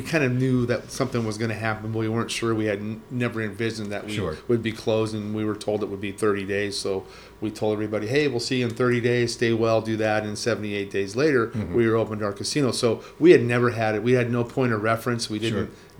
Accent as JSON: {"language": "English", "town": "Redondo Beach", "region": "California", "country": "United States", "tie": "born or raised there", "also_born_or_lived": "Los Angeles", "said": "Well, I was living in Los Angeles. So I was born in Los Angeles, raised in a small town called Redondo Beach."}